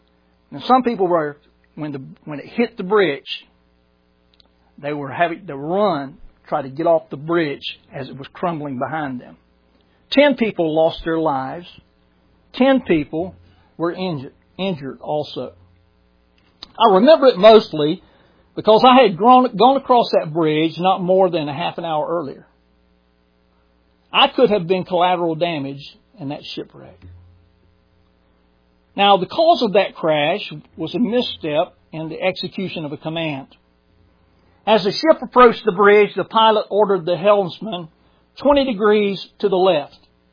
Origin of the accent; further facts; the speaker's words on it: Brunswick, Georgia, United States; I remember as a teenager, 16 years old, growing up in Brunswick, Georgia.